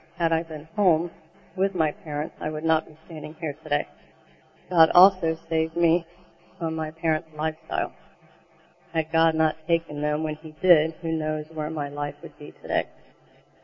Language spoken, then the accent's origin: English; Florida, United States; I was born and raised in Florida. I grew up in a Baptist church and went to a private school there as well.